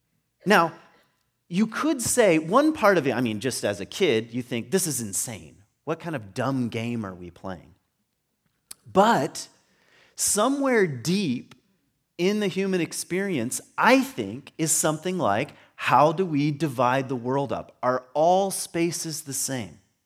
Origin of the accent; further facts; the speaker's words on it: Lynchburg, Virginia, United States; Now, I went to a Baptist church growing up in Lynchburg, Virginia.